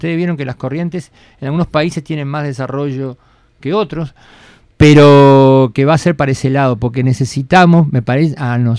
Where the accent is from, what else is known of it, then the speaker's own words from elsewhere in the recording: Argentina; vengo de Argentina